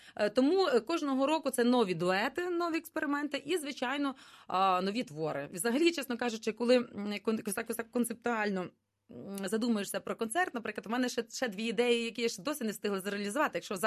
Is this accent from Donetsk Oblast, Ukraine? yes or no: no; Lviv Oblast, Ukraine; я з Львівщини сам так. Родом, так?